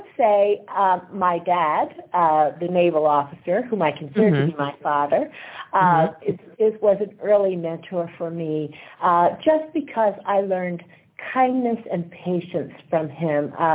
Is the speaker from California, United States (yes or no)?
no; Allentown, Pennsylvania, United States; born there; also born or lived in Japan; I was born in Allentown, Pennsylvania